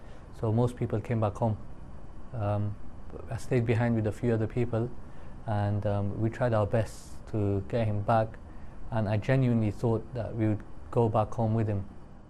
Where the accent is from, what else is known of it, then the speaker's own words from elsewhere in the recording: United Kingdom; look, I'm a British Muslim